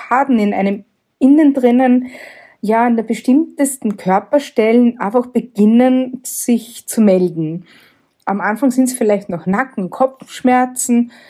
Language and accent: German; Lower Austria, Austria; ich komme aus Niederösterreich, aus dem wunderschönen, ja, auch mystischen Waldviertel genannt.